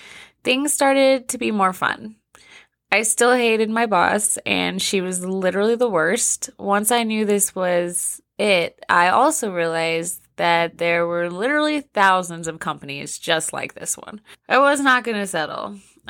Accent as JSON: {"language": "English", "town": "Riverside", "region": "California", "country": "United States", "tie": "born or raised there", "said": "back in my hometown, Riverside, California."}